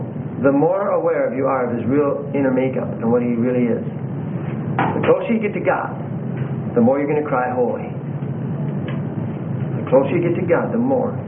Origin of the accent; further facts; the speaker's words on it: Alaska, United States; Growing up in Alaska, in a real fertile valley up there, and just because of the weather, it just hits it right